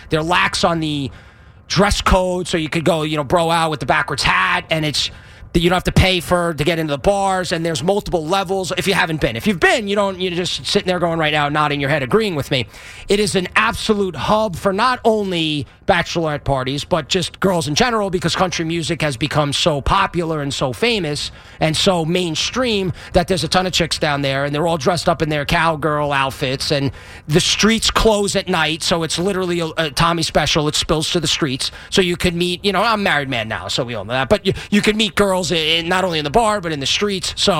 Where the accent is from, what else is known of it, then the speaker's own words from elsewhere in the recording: New York, United States; Long Island guy, even though I'm no longer on Long Island, but I lived there forever. Like I said, I grew up right near the Coliseum.